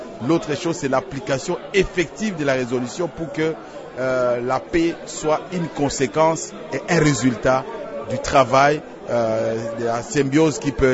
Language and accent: French; DR Congo; en tant que Congolais